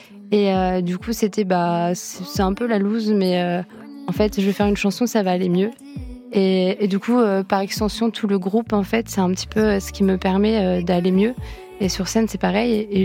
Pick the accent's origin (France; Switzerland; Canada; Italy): France; Centre-Val de Loire; now in Tours, France; quand je suis arrivée à Tours, dans la grande ville, parce que je viens du Loir-et-Cher, je suis venue faire des études de sociologie